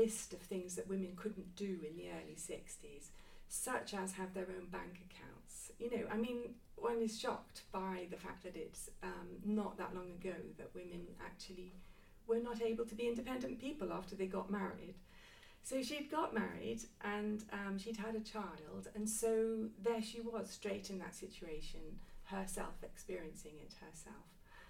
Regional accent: Wales, United Kingdom; when I came from South West Wales, which is very windswept, and all the trees are kind of very small and crouching against the wind.

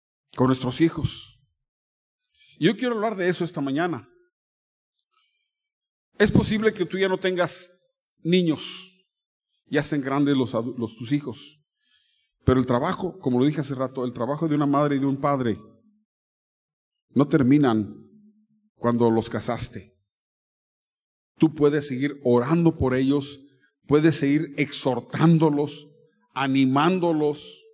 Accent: Tampico, Tamaulipas, Mexico; born there; nací en Tampico, me encantaba Tampico, era lo máximo para mí Tampico.

